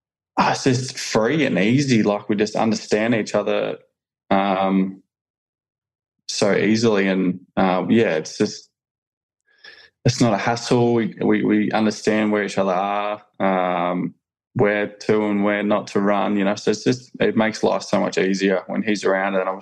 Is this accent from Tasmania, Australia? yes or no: no; Victoria, Australia; growing up in Victoria